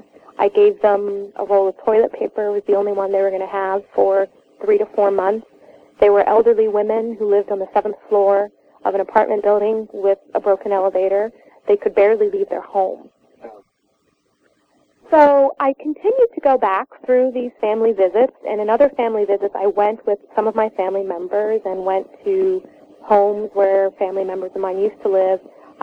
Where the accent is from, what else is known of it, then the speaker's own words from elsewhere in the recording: United States; Yes, I was raised in the United States, My mother is from Havana, Cuba.